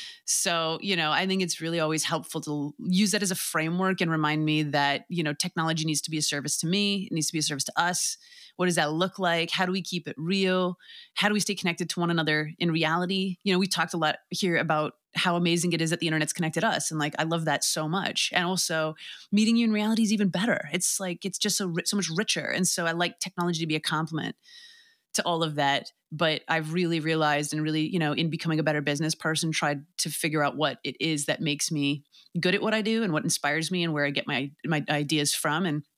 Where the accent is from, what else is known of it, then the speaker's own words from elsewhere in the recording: Canada; I'm Canadian.